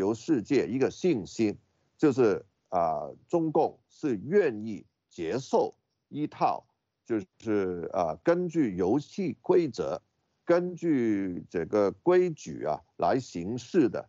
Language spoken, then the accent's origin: Chinese; Hong Kong; 其实呢，作为一个香港人呢，没有人是希望香港啊是被弄垮的嘛